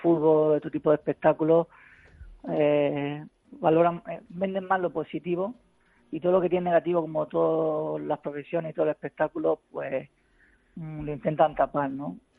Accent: Region of Murcia, Spain; ya tengo la mente puesta en Murcia, en mi tierra.

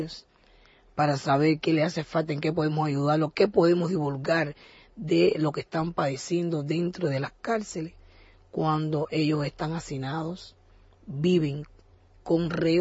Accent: Cuba; Porque todos somos cubanos y tenemos derecho

